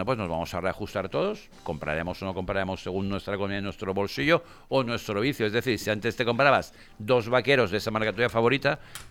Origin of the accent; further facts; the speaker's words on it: Valencian Community, Spain; accent: Valencian; Nosotros tenemos acento valenciano